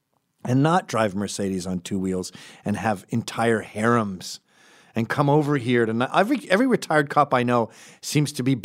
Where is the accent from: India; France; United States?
India; moved away; But most of these immigrants came when I came in the 70s from India, where they were already severely westernized.